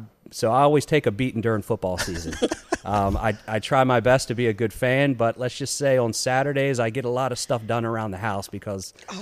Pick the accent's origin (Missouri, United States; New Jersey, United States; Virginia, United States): Virginia, United States; Newport News; Born and raised in Newport News. In fact, family still live in the Denby area. So, that's where I grew up.